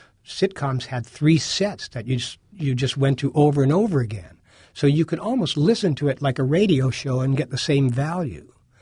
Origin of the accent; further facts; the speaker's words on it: Canada; as a Canadian, I should know this